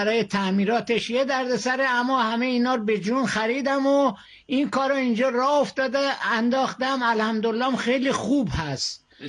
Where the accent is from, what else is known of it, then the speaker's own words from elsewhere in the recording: Neyshabur, Razavi Khorasan, Iran; now in Kish, Iran; من 60 سال و اندی سن دارم و اهل نیشابور هستم